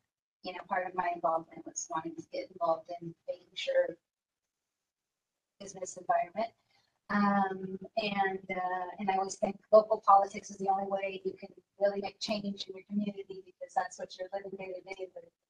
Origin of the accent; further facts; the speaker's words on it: California, United States; I grew up in Los Angeles area, in a suburb of Los Angeles, and I've been here in Oregon 25 years now.